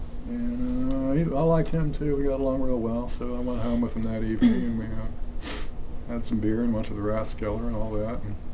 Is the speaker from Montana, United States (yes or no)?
no; Salem, Ohio, United States; also born or lived in Sewickley; We actually lived in Ohio, in Salem, Ohio. So that's where I grew up.